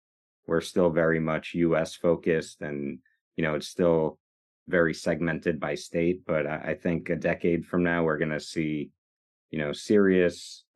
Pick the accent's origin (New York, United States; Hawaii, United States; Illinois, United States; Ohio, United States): New York, United States; as a New Yorker, I'm biased, but the culture capital of the world